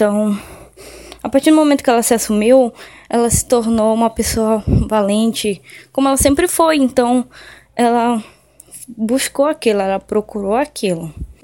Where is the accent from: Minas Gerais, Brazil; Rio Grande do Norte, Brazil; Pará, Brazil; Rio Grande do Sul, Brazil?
Pará, Brazil; Belém; tenho 27 anos, sou de Belém do Pará.